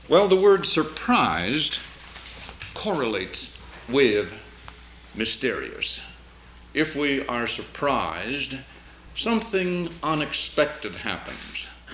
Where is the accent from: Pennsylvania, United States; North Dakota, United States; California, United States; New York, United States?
North Dakota, United States; I am from North Dakota. I was born there and raised there, and on the way back we're going to visit my old home town, a little town in north central North Dakota.